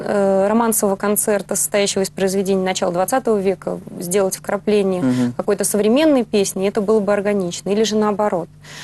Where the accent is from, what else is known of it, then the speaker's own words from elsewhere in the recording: Nizhny Novgorod, Nizhny Novgorod Oblast, Russia; в Нижнем Новгороде, это мой родной город.